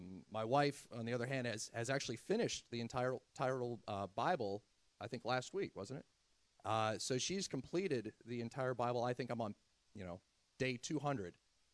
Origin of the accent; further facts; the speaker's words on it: Michigan, United States; I'm originally from Michigan.